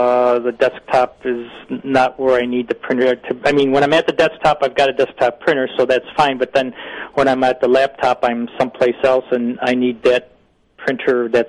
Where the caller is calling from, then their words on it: Rochester, New York, United States; The city of Rochester.